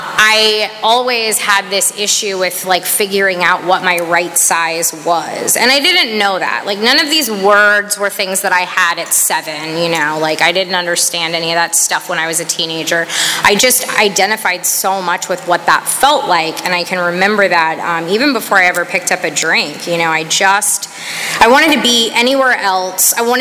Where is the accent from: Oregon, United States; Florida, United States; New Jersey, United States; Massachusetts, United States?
Florida, United States; Tampa; But I grew up in Tampa, so Gasparilla is like a thing.